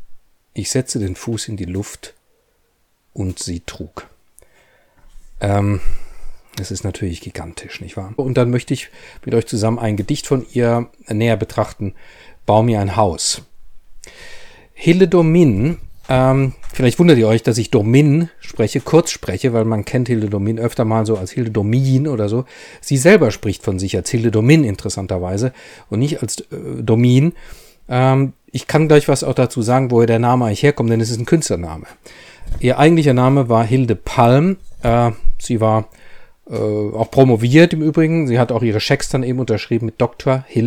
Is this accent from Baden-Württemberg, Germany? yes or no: yes; Baden-Württemberg, Germany; was ja ganz bei mir, also bei meiner Herkunft da in der Nähe ist. Ich bin ja am Neckar aufgewachsen.